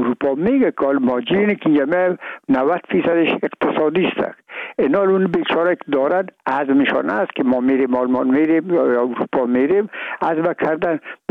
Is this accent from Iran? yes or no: no; Afghanistan